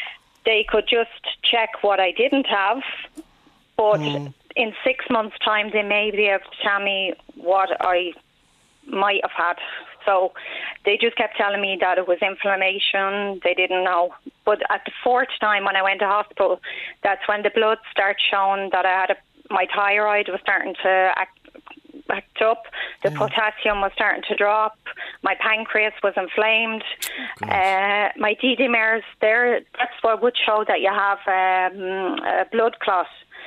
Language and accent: English; Dublin, Leinster, Ireland; now in France; I'm from Dublin.